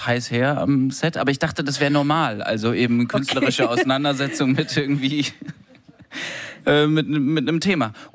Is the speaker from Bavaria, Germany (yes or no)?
yes; Munich, Bavaria, Germany; Ich bin in München vor allem groß geworden.